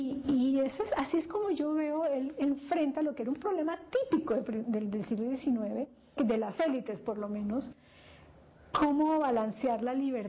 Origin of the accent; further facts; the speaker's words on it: Panama; first language es; moved away as an adult; como panameña, como alguien que creció escribiendo en español, leyendo en español, y hasta todo el pregrado, y después irme a Estados Unidos a escribir de repente en inglés por primera vez